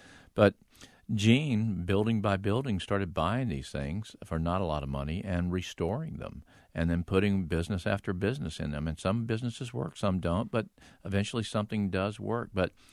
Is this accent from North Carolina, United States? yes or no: yes; Mount Airy, North Carolina, United States; I got to learn a lot about my hometown I didn't know. But they all worked at the granite quarry back. Mount Airy had the largest open-faced granite quarry in the world.